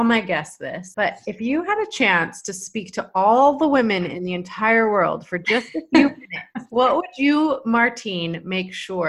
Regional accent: United States; accent: Carolina; And I was just like belting out the lyrics in my mind in my thickest Carolina accent.

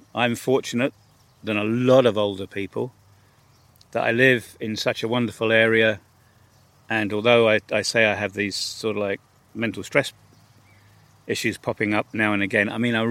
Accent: United Kingdom; Being British with the love of grass, we'll have it nice and short.

